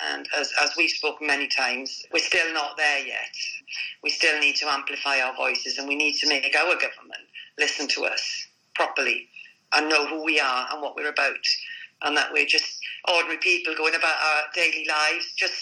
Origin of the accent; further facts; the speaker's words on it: United Kingdom; Because we are still British citizens.